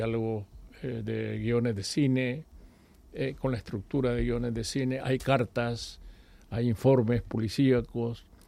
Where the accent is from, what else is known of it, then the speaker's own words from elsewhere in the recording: Nicaragua; now in Madrid, Spain; por las calles de mi pueblo, en Nicaragua. Sí, sí, siempre estoy regresando.